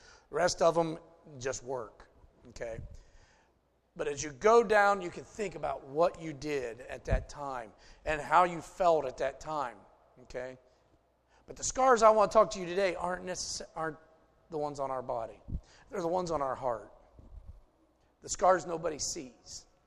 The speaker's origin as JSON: {"language": "English", "country": "United States", "said": "You know, I come from Podunk, Morrow County. You know, wasn't nothing happening back then. You know, it's like I'm just a little white boy from Styx in Morrow County."}